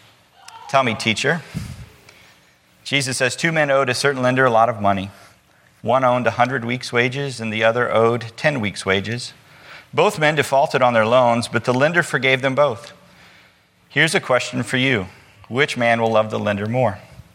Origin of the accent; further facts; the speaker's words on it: Metamora, United States; I grew up in Metamora, right? And my parents were teachers, and so everybody knew everything about me.